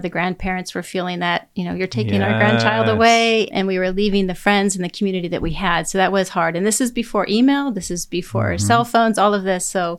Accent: United States; I have lived in the Middle East for most of my adult life. I am American. I come from America, but I also feel very much that I am a Middle Eastern in many ways.

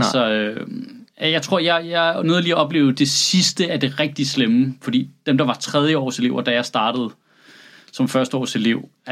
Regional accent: Central Denmark Region, Denmark; also born or lived in Slagelse; Jeg voksede op på Vestjylland.

